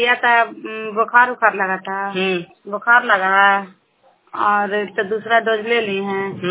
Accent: Nalanda, Bihar, India; नालंदा जिला कराय ब्लॉक के निवासी हूँ और अभी कवासपुर गांव में है

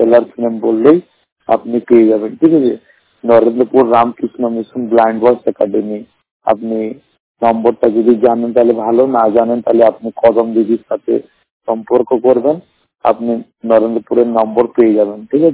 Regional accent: Allahabad, Uttar Pradesh, India; আমার বাড়ি হলো উত্তরপ্রদেশ এলাহাবাদ।

